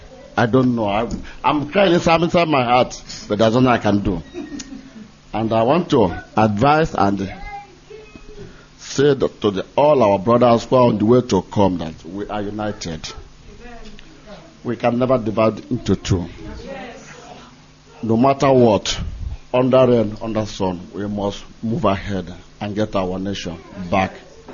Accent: Anambra, Nigeria; now in Cork, Ireland; I'm from Nogu, in Dunukovia, local government area of Biafran land.

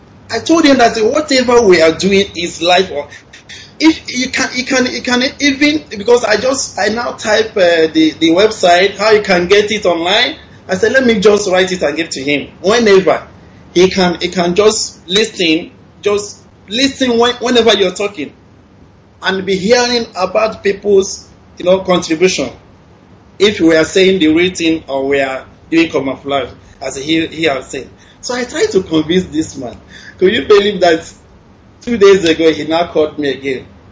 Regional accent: Imo, Nigeria; now in Dubai, United Arab Emirates; From Imo State, Mbaise State.

